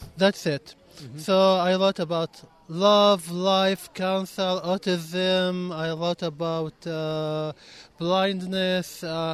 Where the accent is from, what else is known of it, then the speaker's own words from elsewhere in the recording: Saudi Arabia; first language Arabic; English is a second language; I'm from Saudi Arabia.